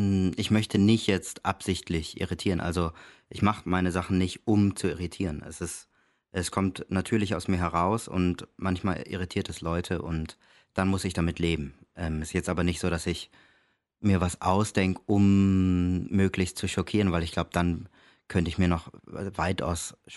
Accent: Tübingen, Baden-Württemberg, Germany; also born or lived in Gelsenkirchen / Denmark; Also ich bin in Gelsenkirchen geboren, habe dann einige Jahre in Dänemark gelebt und habe dann in Tübingen Abitur gemacht.

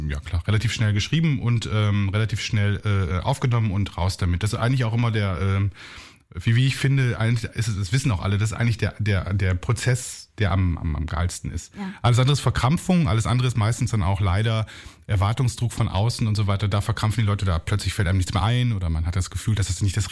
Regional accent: North Rhine-Westphalia, Germany; weil wir sind nämlich alle aus dem Münsterland.

